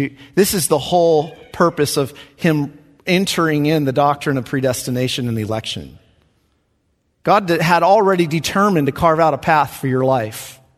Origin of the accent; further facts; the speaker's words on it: Hanford, California, United States; in my home church growing up in Hanford